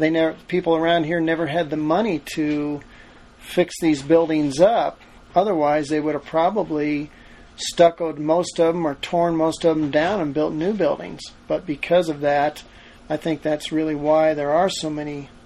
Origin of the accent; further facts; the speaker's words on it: Las Vegas, Nevada, United States; also born or lived in California / Oregon; now in Salida, United States; I grew up in Las Vegas for the most part, and I went to art school in California, lived in Oregon for a while, lived in Oklahoma for a short while